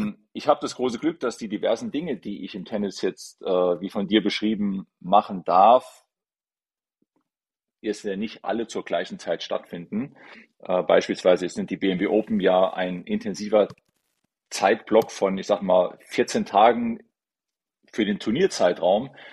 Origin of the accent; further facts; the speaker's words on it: Püttlingen, Saarland, Germany; Also ich bin geboren in Püttlingen, war in Püttlingen im Fußballverein sehr ambitioniert